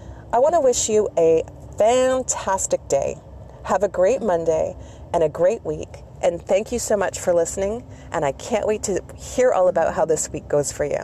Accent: Canada; Today, I'm celebrating Canadian Thanksgiving. I don't know why I keep saying Canadian. I'm Canadian and that's my Thanksgiving.

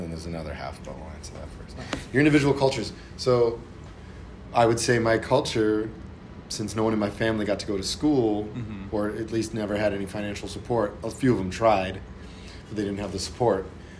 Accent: Wisconsin, United States; now in Greenville, United States; I am from Wisconsin. I've been in Greenville for almost a decade.

